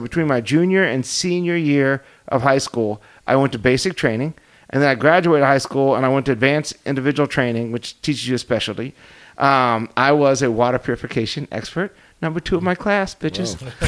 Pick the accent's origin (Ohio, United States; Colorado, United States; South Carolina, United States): Ohio, United States; now in California, United States; when I grew up in Ohio, and I tell my kids this, because we live in California